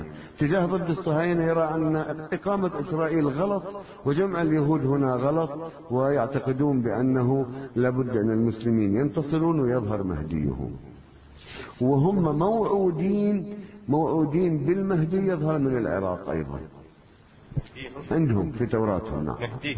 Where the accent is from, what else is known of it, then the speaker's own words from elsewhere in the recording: South Lebanon, Lebanon; أنا قريتنا من الشريط الحدودي حررت